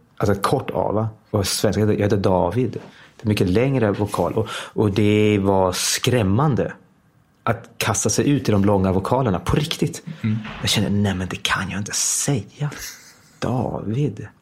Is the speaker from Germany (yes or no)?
no; Denmark; first language Swedish; moved away as an adult; now in Stockholm, Sweden; jag växte upp i Danmark i ett svensktalande hem. Så nog hade jag svenskan, absolut. Men när jag sen kom in på teaterhögskolan när jag var 24 år här i Stockholm.